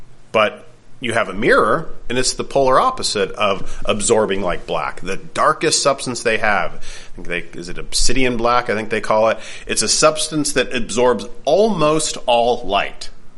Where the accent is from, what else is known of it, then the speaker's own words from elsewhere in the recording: Canada; Being a Canadian, kindness is a thing drilled into us from a young age.